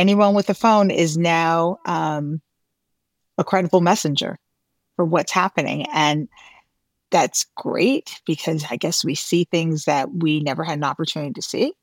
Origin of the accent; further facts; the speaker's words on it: Bronx, New York, United States; it's where my family is from. And what I will tell you is that for other people who are born and raised in the Bronx, even though we may live elsewhere, you can find us all over the world.